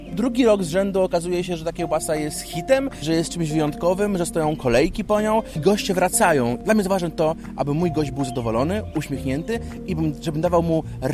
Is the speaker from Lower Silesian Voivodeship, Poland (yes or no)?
no; Maków Mazowiecki, Masovian Voivodeship, Poland; now in Warsaw, Poland; Ja pochodzę z Makowa Mazowieckiego, nigdy się nie wstydziłem swojego miasta, podkreślam skąd pochodzę, bo to jest moja mała ojczyzna, mieszkam na co dzień w Warszawie